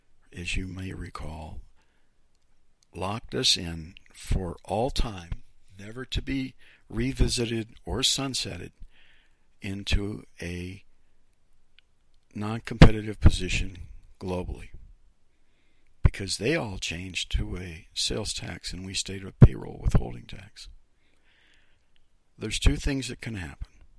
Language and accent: English; Youngstown, Ohio, United States; because I'm from, my hometown is Youngstown, Ohio, and he's from there